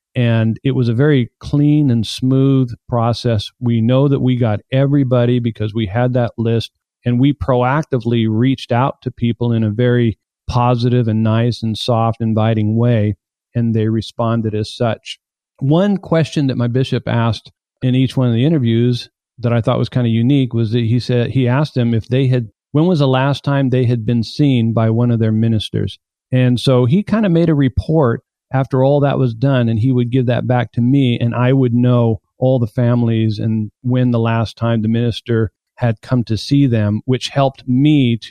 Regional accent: Houston, Texas, United States; I'm from Houston, Texas.

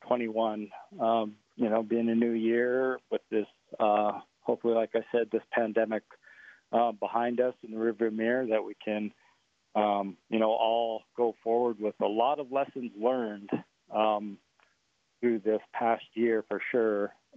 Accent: United States; these are the times that we spend a lot of time together as Indian people.

